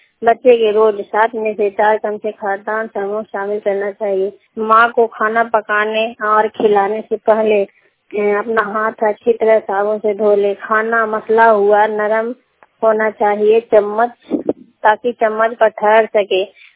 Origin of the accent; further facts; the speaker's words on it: Harnaut, Bihar, India; थाना हरनौत जिला ललनमा के रहने वाली हूँ।